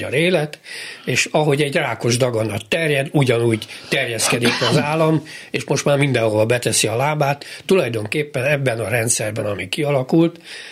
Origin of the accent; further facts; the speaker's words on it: Viharsarok, Hungary; A viharsarokban, ahonnan jöttem